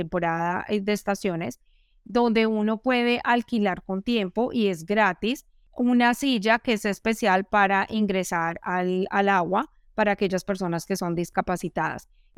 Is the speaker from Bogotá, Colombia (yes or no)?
yes; Bogotá, Colombia; now in Melbourne, Australia; Yo vengo de la capital de Colombia, de Bogotá, un sitio más bien frío, muy lejos de la playa. Y para mí ha sido una maravilla llegar a Melbourne con estas playas tan hermosas.